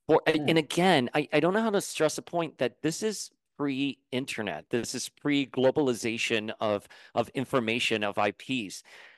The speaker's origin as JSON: {"language": "English", "town": "Miami", "region": "Florida", "country": "United States", "tie": "born or raised there", "said": "Again, I grew up on Calle Ocho in Miami, right?"}